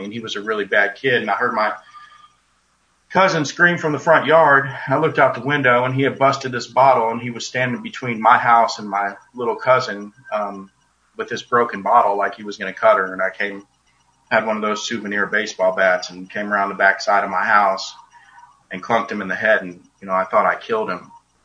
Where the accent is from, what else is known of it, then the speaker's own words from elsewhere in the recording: Savannah, Georgia, United States; born there; I was born in Savannah, Georgia, August 19th, 1980.